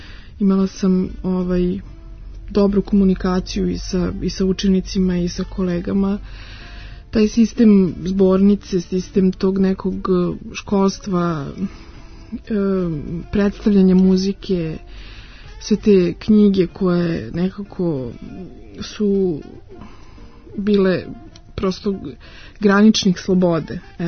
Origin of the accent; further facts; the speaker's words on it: Ćuprija, Šumadija and Western Serbia, Serbia; born there; u Ćupriji, tamo to je moj rodni grad.